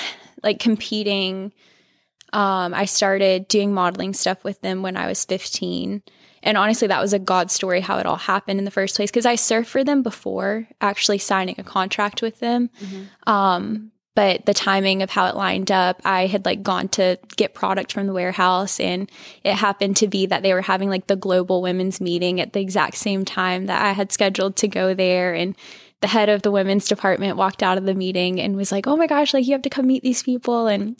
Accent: North Carolina, United States; moved away as an adult; also born or lived in California; I was obviously born and raised in North Carolina, and when I was about 18, just shortly after I turned 18, I had gone through this stuff and started praying

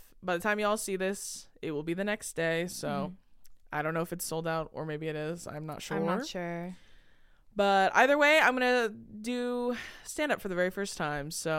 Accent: United States; Well, also, I'm an American, so if I do drugs, I'll tell you.

